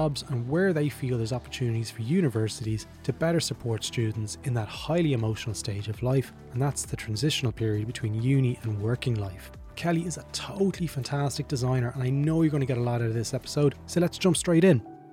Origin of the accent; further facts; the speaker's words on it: Drogheda, County Louth, Ireland; Myself, I'm originally from Drogheda, folks.